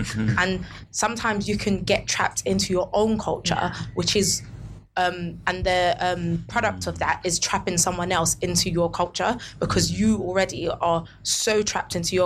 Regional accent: United Kingdom; born there; I'm from Nigeria, but I'm British born. My parents were from Nigeria.

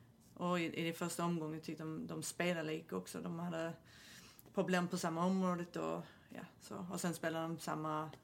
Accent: New Jersey, United States; Swedish is a second language; Jag är uppväxt i New Jersey och spelar och pluggat universitet i New Jersey.

